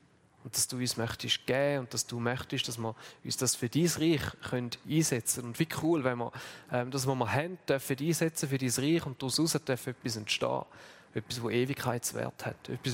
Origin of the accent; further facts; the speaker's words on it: Switzerland; als Schweizer, wir haben eines der höchsten Pro-Kopf-Einkommen, die es überhaupt gibt.